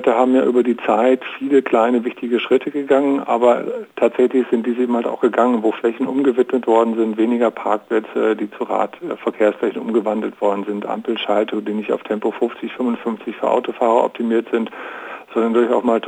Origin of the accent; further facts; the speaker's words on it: Berlin, Germany; Also als Berliner Radfahrer trauen wir uns mit den Großstadtdschungel hier und da.